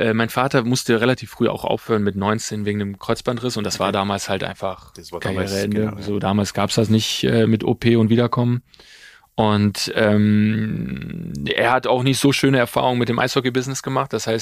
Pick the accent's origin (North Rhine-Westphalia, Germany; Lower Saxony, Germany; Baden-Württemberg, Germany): North Rhine-Westphalia, Germany; Duisburg; born there; Nee, geboren Duisburg. Geboren Duisburg.